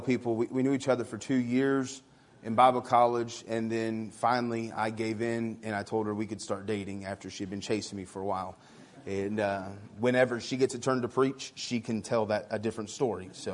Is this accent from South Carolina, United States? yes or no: no; Arkansas, United States; I'm a Southerner. I'm from Arkansas.